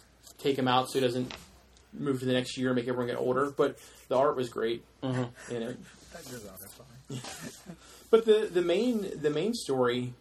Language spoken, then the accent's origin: English; Philadelphia, Pennsylvania, United States; accent: Philadelphian; instead of my natural Philadelphian accent